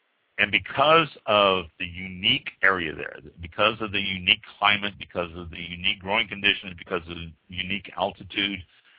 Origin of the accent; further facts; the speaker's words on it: Missouri, United States; I was born and raised in Missouri.